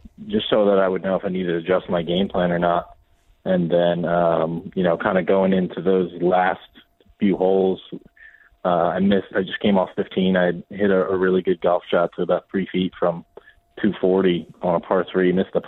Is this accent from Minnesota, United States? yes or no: no; Aston, Pennsylvania, United States; So I'm from Delco myself, from Aston.